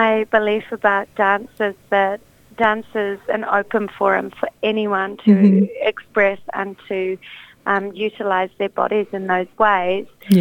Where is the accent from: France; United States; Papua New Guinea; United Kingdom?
United Kingdom; Wales; also born or lived in New Zealand; I was born in Wales. So my mother is Welsh and my father is Kurdish. And I grew up between the UK and New Zealand.